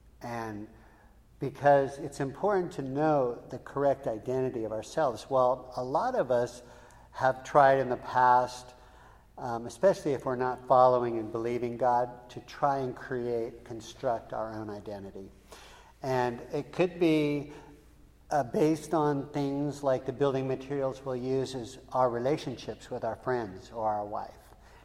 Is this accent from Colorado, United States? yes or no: no; Fort Bragg, California, United States; I was raised here in Fort Bragg.